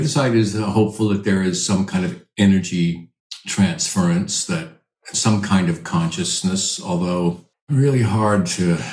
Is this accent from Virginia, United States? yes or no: no; Washington, United States; I make wine in my home state of Washington, where I grew up on the east side.